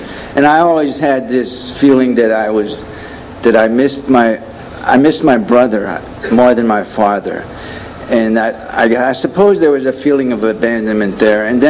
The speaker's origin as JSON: {"language": "English", "town": "Erie", "region": "Pennsylvania", "country": "United States", "tie": "born or raised there", "also_born_or_lived": "Corry, United States", "said": "But I was born in Cory, Pennsylvania a few years ago, and when I was an infant, my biological parents got divorced, and so I went with my mother, and she moved to Erie, Pennsylvania"}